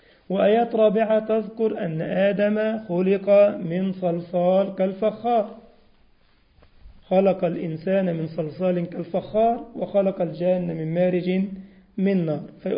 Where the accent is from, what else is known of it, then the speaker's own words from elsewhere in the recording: Egypt; احنا عندنا في مصر القلة او الزير